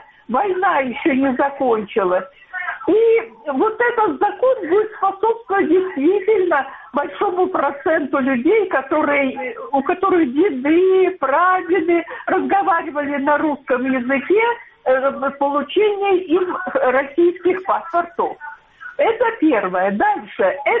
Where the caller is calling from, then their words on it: Dnipro, Dnipropetrovsk Oblast, Ukraine; Это Днепр.